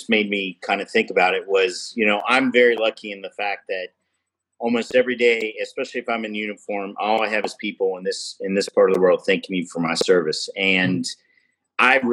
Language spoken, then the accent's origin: English; Maryland, United States; Carrie and I grew up in Montgomery County, but we've been in Frederick County the better part of the last 20 years.